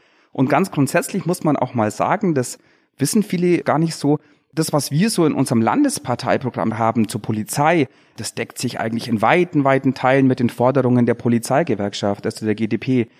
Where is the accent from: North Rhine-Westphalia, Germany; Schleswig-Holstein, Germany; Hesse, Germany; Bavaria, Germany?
Bavaria, Germany; Bad Wörishofen; ich komme aus Bad Würdeshofen im Unterallgäu.